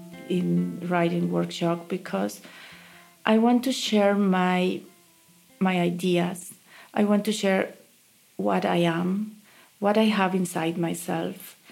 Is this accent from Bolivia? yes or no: yes; Sucre, Chuquisaca, Bolivia; English is a second language; moved away as an adult; now in United States; I am from Sucre, is the capital of Bolivia. It's a small city, quiet city, and everything is white there with red roofs. And I am living in the United States for 18 years.